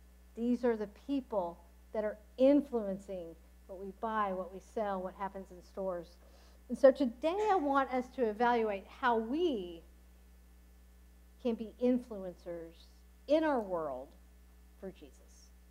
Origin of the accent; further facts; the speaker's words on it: Texas, United States; I was raised in Texas. I came from the Southern Baptist Convention.